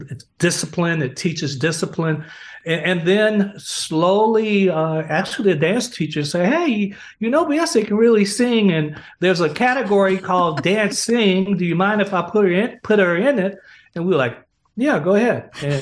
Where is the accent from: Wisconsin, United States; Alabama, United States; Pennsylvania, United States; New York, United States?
Alabama, United States; Gaston; We're talking 1952 is when I was born in Gaston. So we're talking the era of George Wallace, stark segregationist.